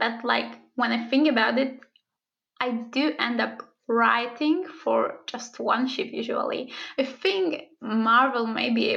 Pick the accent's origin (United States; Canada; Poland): Poland; I'm actually a student from Poland.